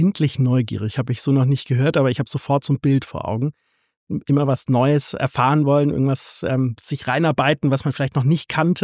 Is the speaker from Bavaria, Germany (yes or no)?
no; Hamburg, Germany; das sage ich als Hamburger.